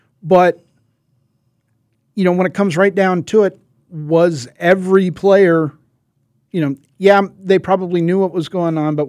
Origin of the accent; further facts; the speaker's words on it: Cleveland, Ohio, United States; You know, I'm born and bred in Cleveland